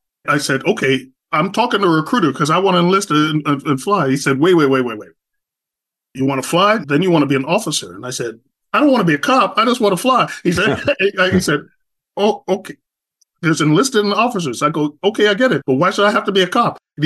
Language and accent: English; New York City, New York, United States; I grew up in Jamaica, Queens, New York. So that's in New York City, 2 miles exactly as a crow flies from JFK's runway.